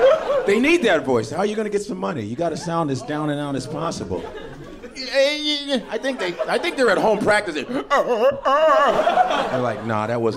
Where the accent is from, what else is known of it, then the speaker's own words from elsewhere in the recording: Chicago, Illinois, United States; And I'm from Chicago, and this is the greatest city on the planet.